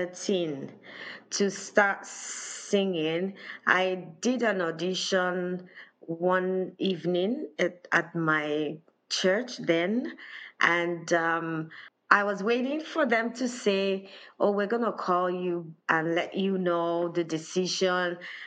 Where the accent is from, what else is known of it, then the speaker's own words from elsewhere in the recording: Nigeria; moved away; Okay, I grew up in Nigeria. I only came here in the year 2000.